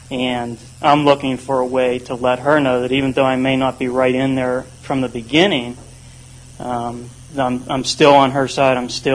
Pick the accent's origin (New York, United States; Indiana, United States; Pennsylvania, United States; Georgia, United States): Pennsylvania, United States; Pittsburgh; I'm from Pittsburgh, Pennsylvania.